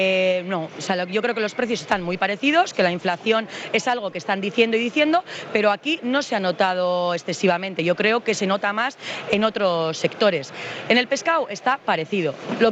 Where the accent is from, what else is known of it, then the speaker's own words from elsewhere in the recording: Barakaldo, Basque Country, Spain; Ah, yo soy de Baracaldo, pero la pescadería en Amorebieta.